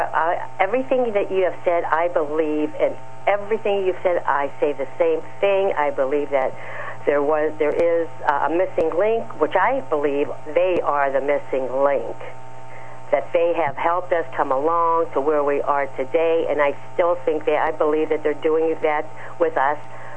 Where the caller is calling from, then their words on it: California, United States; from California.